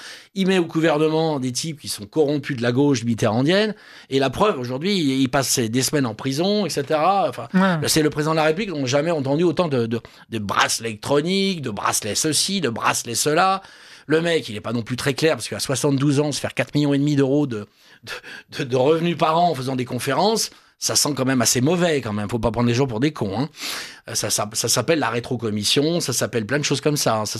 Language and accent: French; Paris, Île-de-France, France; Je suis parisien, je suis français et je suis européen.